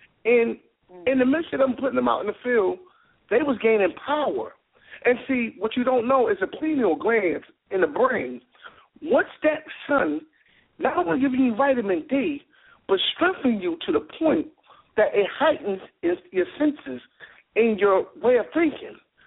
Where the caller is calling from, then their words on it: Houston, Texas, United States; I'm calling from Houston.